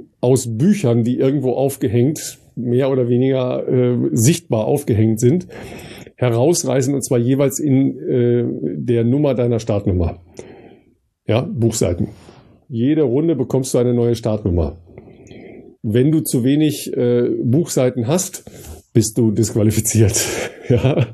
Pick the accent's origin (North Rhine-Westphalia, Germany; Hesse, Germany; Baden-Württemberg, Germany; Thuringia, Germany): North Rhine-Westphalia, Germany; Dorsten; in meine Heimat in Dorsten